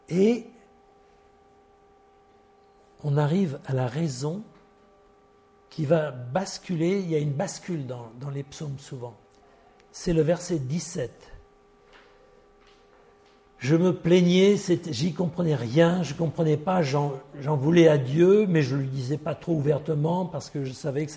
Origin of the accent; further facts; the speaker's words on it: France; Je suis un râleur aussi, je suis français.